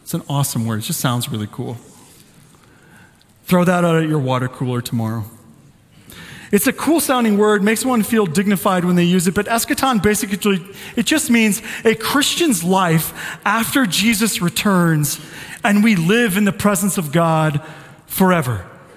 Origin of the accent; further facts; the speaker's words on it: St. Louis, Missouri, United States; Growing up in St. Louis, man, thunderstorms just lasted all night.